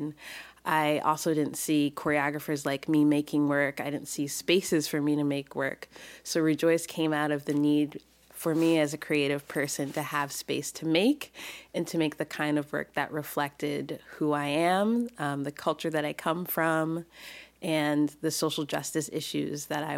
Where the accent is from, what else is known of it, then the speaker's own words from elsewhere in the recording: Albany, New York, United States; also born or lived in Pennsylvania; now in Portland, United States; I grew up in New York, born in Albany, New York, and lived in Pennsylvania, and then was back in New York for those years of grad school.